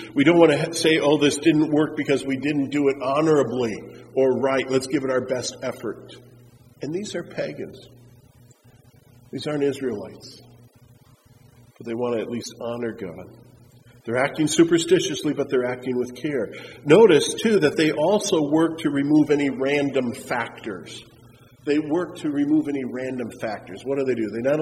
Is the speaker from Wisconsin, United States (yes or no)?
yes; Wisconsin, United States